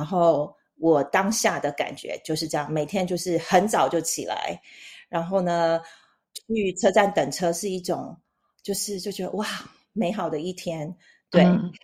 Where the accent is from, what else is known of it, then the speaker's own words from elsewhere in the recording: Taichung, Taiwan; 我台中的、嗯、我是台中人，然后我跟我弟弟在台中开了一家餐厅